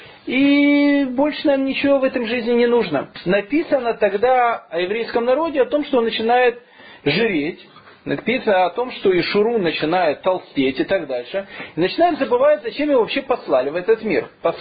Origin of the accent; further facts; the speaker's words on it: Russia; now in Australia; Я говорю, что ты мне завидуешь, что я из России?